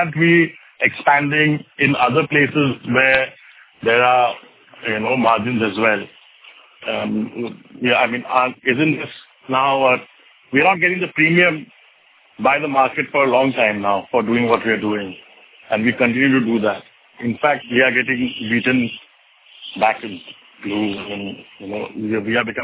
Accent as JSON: {"language": "English", "country": "India", "said": "And we are from India."}